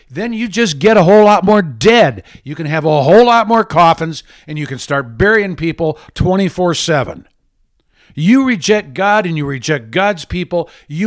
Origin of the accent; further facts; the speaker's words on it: Michigan, United States; So let's take Michigan, my home state.